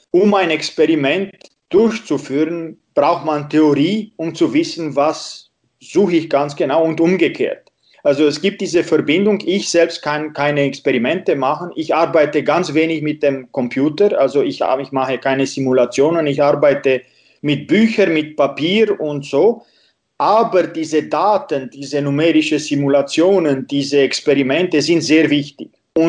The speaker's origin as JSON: {"language": "German", "town": "Timișoara", "region": "Timiș County", "country": "Romania", "tie": "born or raised there", "lives_now": "Vienna, Austria", "said": "Ich habe Sachen entdeckt, die ich als Kind in Temeswar, die ich aus meiner Kindheit kenne"}